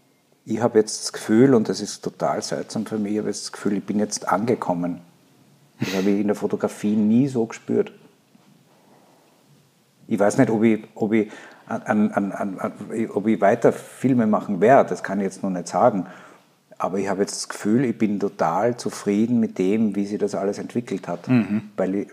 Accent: Gmunden, Upper Austria, Austria; now in Vienna, Austria; Ich komme aus dem Salzkammergut, aus Gmunden. Und ich habe immer, glaube ich, schon gespürt, dass das nicht mein Zuhause ist.

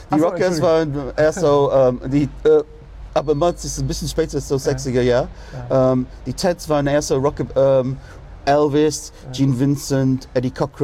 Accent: Manchester, North West England, United Kingdom; German is a second language; Ja, und ganz viel andere super Musik aus Manchester, ja. Aus meiner Heimatstadt.

